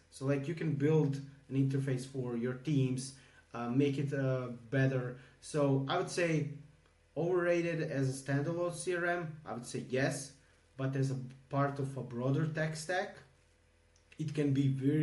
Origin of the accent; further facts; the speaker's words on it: Croatia; I'm from Croatia.